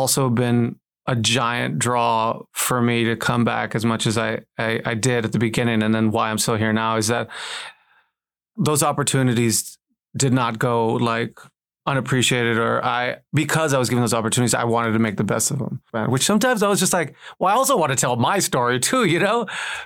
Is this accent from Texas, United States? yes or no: yes; Texas, United States; We grew up in South Texas and, you know, 10 minutes away from the Mexican border.